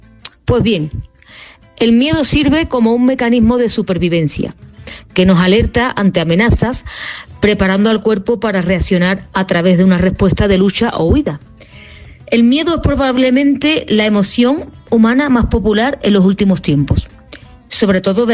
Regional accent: Seville, Andalusia, Spain; como buena sevillana y voz del pueblo que soy

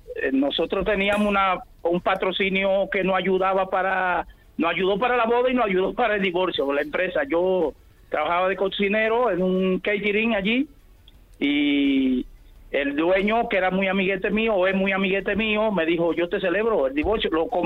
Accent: Dominican Republic; now in Spain; yo tengo muchos años en España, yo soy dominicano

